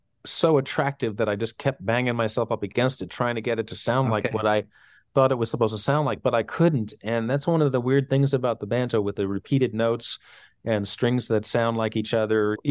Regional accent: New York City, New York, United States; I didn't feel the same kind of anti-banjo kind of vibe that I sometimes felt in New York City as a kid walking around with the banjo.

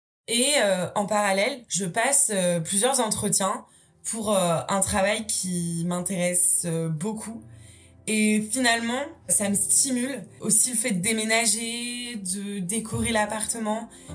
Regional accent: Brittany, France; now in Marseille, France; je rentre chez moi en Bretagne.

